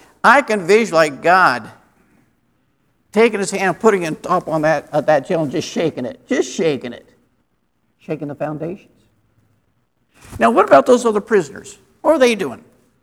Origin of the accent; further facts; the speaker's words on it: Wichita, Kansas, United States; because I grew up here in Wichita.